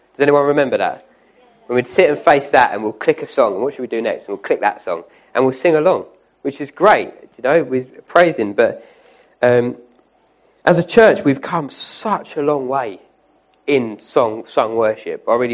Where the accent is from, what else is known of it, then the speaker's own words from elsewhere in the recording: England, United Kingdom; Now, as English, we're not good at this, because as English people, we're not very good at dancing.